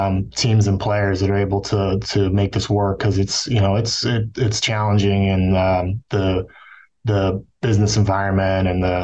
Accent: Virginia, United States; I'm also from the region. I grew up in Northern Virginia before the Nationals existed.

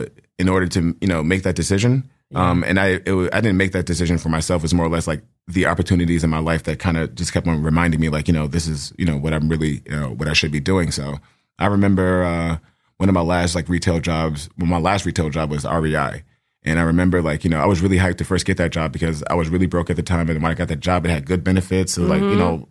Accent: Queens, New York, United States; also born or lived in East Flatbush; I was born in East Flatbush, raised in Jamaica, Queens, Rosedale, Queens all day. Shout out to Queens. And I currently have been living in Bed-Stuy for the last 11 years.

